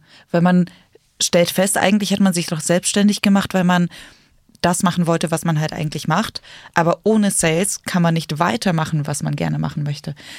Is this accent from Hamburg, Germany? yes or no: yes; Hamburg, Germany; ich komme aus Hamburg, deswegen kenne ich es dort.